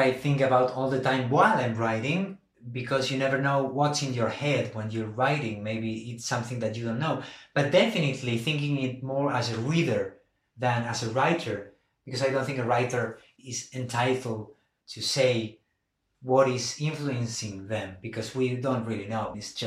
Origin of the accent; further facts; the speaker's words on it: Buenos Aires, Argentina; English is a second language; And then I stay in my birth city, in my native city for a while.